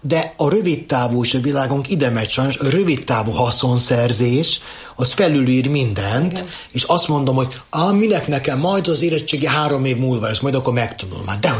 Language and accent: Hungarian; Zrenjanin, Vojvodina, Serbia; born there; ugye Nagybecskereken, ahol születtem, ott azért a magyarság kisebbségben volt